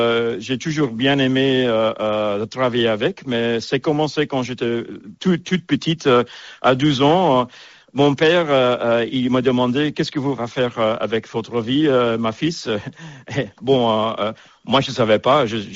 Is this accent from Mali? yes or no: no; Antwerp, Flanders, Belgium; moved away as an adult; je viens de Belgique, né à Anvers.